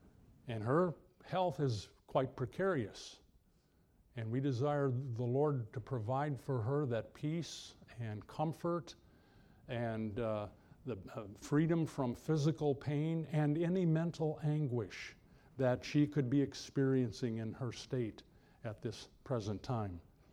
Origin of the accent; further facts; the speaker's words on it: Midwest, United States; growing up in the Midwest in the cold winter's day, as a kid, it's fun to breathe.